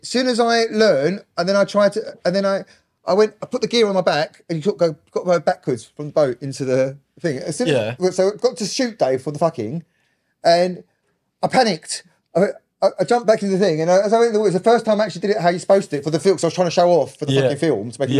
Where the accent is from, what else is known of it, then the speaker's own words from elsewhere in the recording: Cyprus; Well, I'm Greek Cypriot from Cyprus.